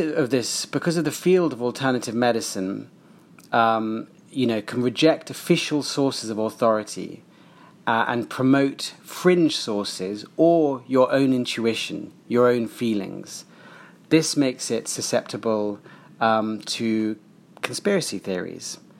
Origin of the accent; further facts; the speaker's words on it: United Kingdom; I am a British writer.